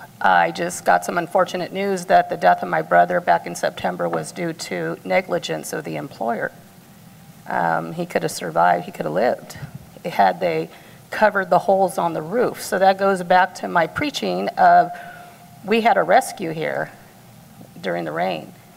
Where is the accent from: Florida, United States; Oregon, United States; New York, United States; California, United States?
California, United States; San Jose; I was born and raised in San Jose, and it is beautiful now.